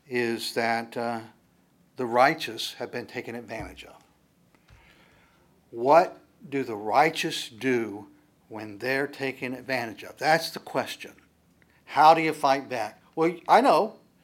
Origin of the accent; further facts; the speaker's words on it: West Virginia, United States; I mean, I am from West Virginia.